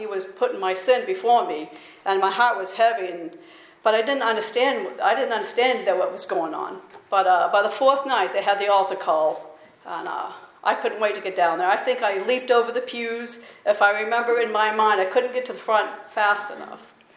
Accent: Maine, United States; moved away as an adult; I was born and raised in Maine. I don't know if I still have a Maine accent or not. I lived here for 18 years, and then I left to join the Navy.

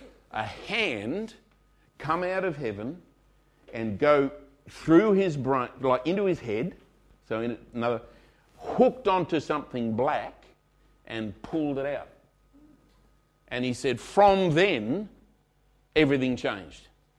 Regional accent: New South Wales, Australia; After all, I'm from New South Wales, you know, so...

